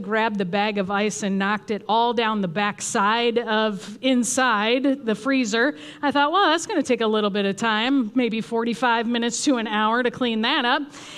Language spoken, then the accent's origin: English; Chicago, Illinois, United States; I had to go back to my home state, Chicago, Illinois is the state, and then all the way to Washington.